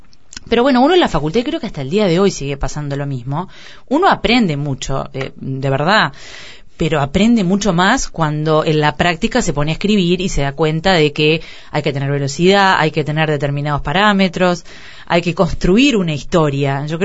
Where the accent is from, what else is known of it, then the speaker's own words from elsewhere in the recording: Piriápolis, Maldonado, Uruguay; Bueno, yo soy de Piriápolis. Viví hasta los 18 años en Piriápolis y fui ahí a la escuela, al colegio y al liceo.